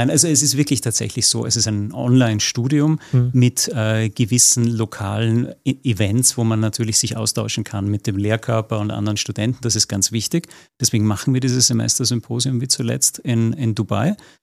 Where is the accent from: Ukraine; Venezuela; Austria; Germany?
Austria; Vienna; now in Switzerland; wie man, glaube ich, unschwer an meiner Sprache hört, ich bin ja kein geborener Schweizer, ich bin ja aus Wien.